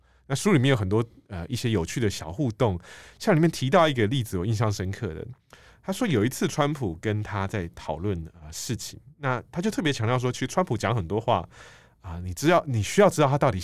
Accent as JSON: {"language": "Chinese", "country": "Taiwan", "tie": "born there", "said": "包括像我这样台湾出生的这样一个这个读者"}